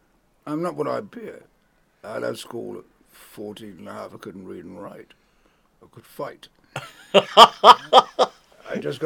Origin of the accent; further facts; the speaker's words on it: Croydon, London, United Kingdom; Well, it's now called London. It wasn't when I was a kid. It was called Croydon. It was just outside Croydon, a no man's land.